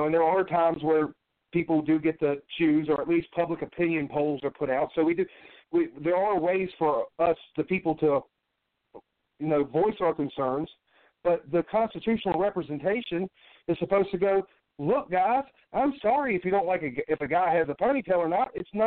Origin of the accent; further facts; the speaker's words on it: California, United States; born there; but I was born in the Pendleton Hospital.